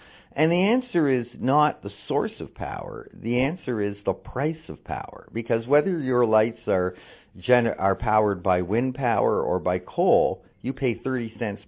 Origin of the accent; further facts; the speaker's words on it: Toronto, Ontario, Canada; Now, in Toronto, my hometown, the new mayor couldn't even live with a $65 tax on car ownership